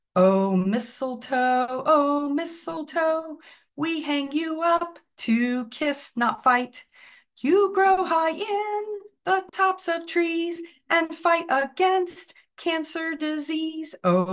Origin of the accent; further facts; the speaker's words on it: South Carolina, United States; When I was a kid growing up in South Carolina, because I love to climb trees all the time